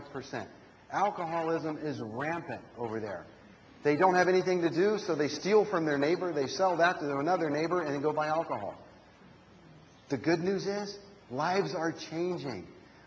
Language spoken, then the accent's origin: English; United States; And I, being an American, and I planned this